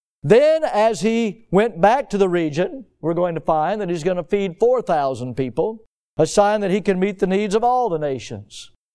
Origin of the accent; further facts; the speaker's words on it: the South, United States; I'm from the South. We're allowed to do that.